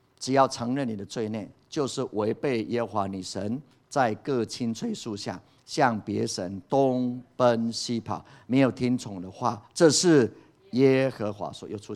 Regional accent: Taiwan; 盼望台湾能够悔改，盼望我们台湾人能够回头

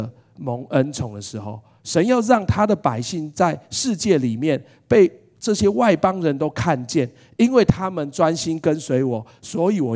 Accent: Taiwan; 我从小到大我是在台湾长大

